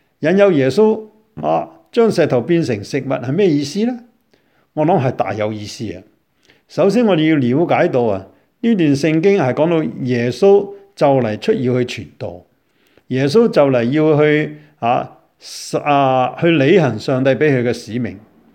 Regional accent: China; 我想想，如果我们中国人只是挂着饮饮食食，而忘记了做人的道理

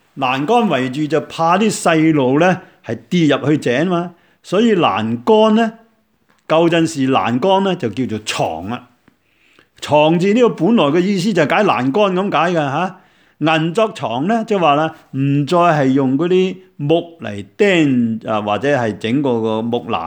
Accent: Guangdong, China; 我哋廣東人所謂買東西啦

